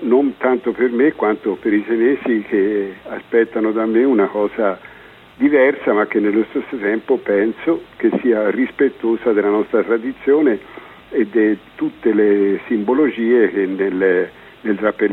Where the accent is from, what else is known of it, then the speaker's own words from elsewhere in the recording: Siena, Tuscany, Italy; che sono senese e contradaiolo